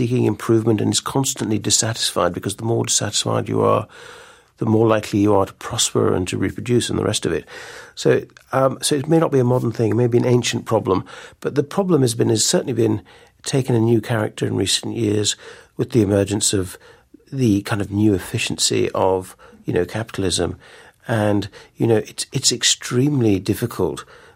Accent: Ireland; born there; also born or lived in Mozambique / Turkey / Iran; I grew up, I was born in Ireland. My mother's Turkish, mm-hmm. and my father's Irish.

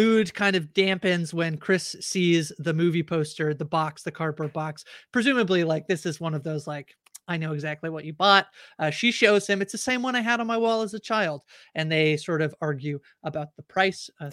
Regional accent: Canada; I'm Canadian, I don't have great French

